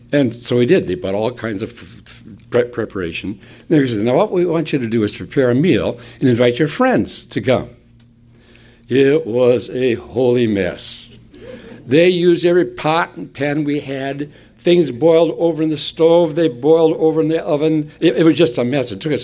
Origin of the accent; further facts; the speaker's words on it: Hinckley, Minnesota, United States; You may remember I grew up in Hinckley, Minnesota, where the men are men and pansies are flowers. And the women are slightly above average. That's where I grew up.